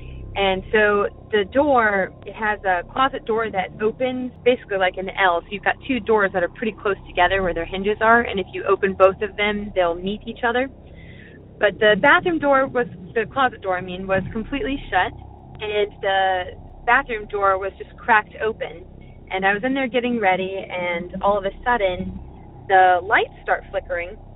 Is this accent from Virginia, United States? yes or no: yes; Mechanicsville, Virginia, United States; I'm from Mechanicsville, Virginia.